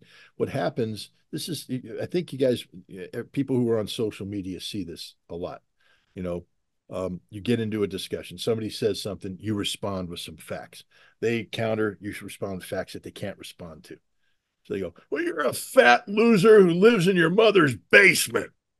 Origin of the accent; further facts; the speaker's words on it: United States; I'm an American.